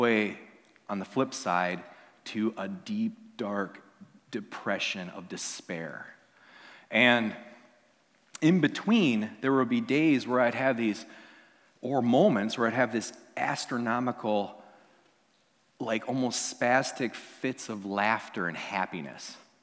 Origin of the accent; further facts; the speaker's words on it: Wisconsin, United States; that's just because I'm from Wisconsin and I haven't acclimated yet.